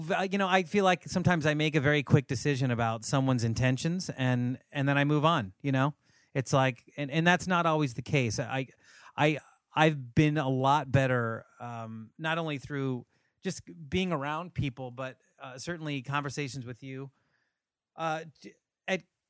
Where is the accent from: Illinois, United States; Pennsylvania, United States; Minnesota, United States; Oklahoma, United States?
Pennsylvania, United States; Philadelphia; for me, it's been partially where I'm from. I mean, I came from Philadelphia.